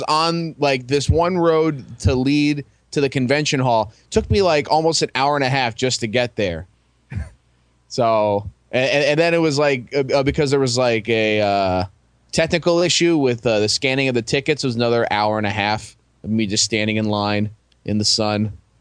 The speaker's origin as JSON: {"language": "English", "country": "Canada", "said": "Hey, I'm from Canada too."}